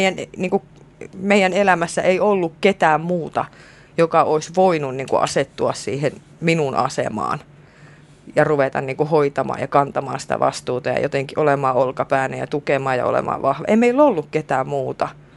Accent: South Ostrobothnia, Finland; kun mä oon Etelä-Pohjanmaalta niin kuin itse kotosin, niin siellähän kasvaa semmoisia emäntiä, jotka ei niinku hipasusta laske ollenkaan.

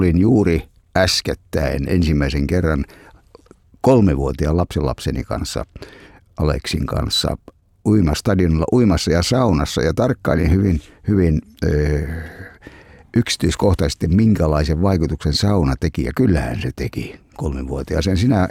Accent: Enonkoski, South Savo, Finland; born there; minä itäsuomalaisena ja enonkoskelaissyntyisenä

